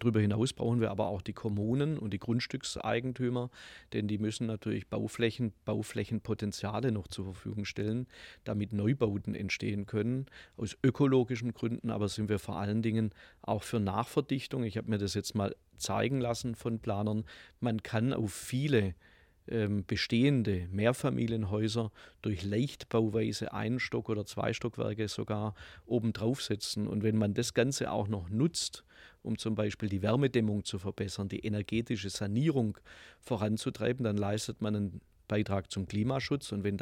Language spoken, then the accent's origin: German; Tübingen, Baden-Württemberg, Germany; born there; Also Tübingen ist ja auch meine Geburtsstadt